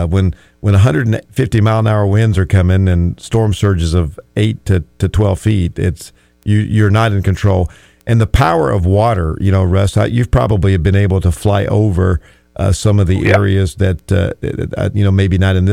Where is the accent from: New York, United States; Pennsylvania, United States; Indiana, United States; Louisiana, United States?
Louisiana, United States; From someone that's been through hurricanes growing up in Louisiana, and we went through Camille back in 69, Betsy before that, and I was just a little whippersnapper